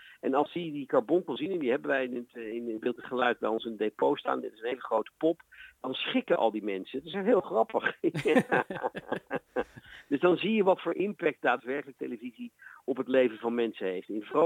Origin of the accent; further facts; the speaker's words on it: Netherlands; Maar je ook kan zien dat we als Nederlanders ook in groot verdriet samen zijn.